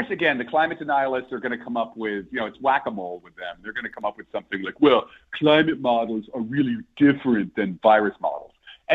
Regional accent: New Jersey, United States; Andrew, I'm from New Jersey, so this is just like kind of the way we do.

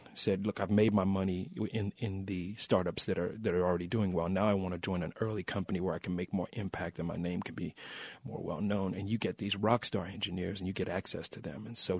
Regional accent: Kansas City, Missouri, United States; Kansas City. You know, that's where I'm from. It's the headquarters of meat.

